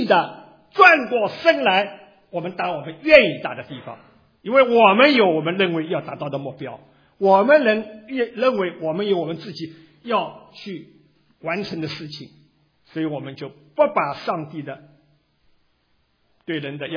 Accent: China; 是跟我们中国人讲罪是有不一样的含义在里边

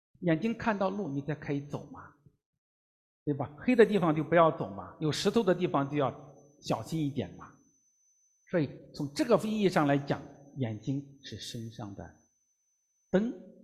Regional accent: Henan, China; 我们老家河南老叫洋油

